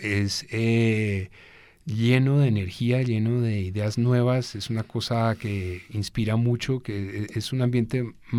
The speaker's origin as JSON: {"language": "Spanish", "region": "Bogotá", "country": "Colombia", "also_born_or_lived": "California, United States / Berlin, Germany", "said": "yo soy bogotano. Tuve una infancia privilegiada porque la tuve al lado del mar, en California. Y pues de resto sí me una formación más bien acá en Bogotá."}